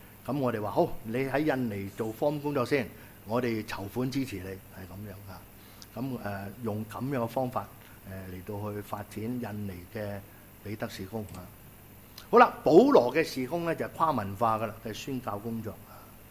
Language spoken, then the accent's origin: Cantonese; Guangdong, China; 即係我哋廣東人咧學話有時都楞下我哋自己嘅觀念啊。